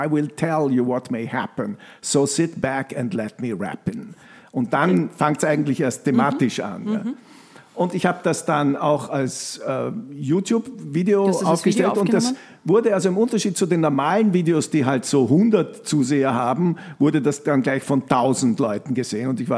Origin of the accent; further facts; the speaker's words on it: Carinthia, Austria; Also wenn mich jemand fragt, ich bin Kärntner.